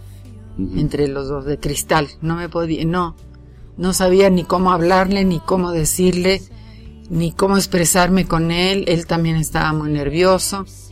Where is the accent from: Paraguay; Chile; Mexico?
Mexico; Al poco tiempo me regresé a vivir a mi tierra, que es México, con mis hijas